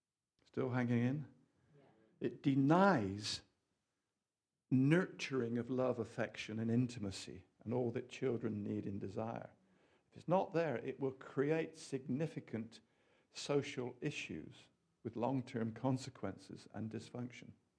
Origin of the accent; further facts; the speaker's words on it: Bristol, South West England, United Kingdom; born there; I was born in Southmead Hospital.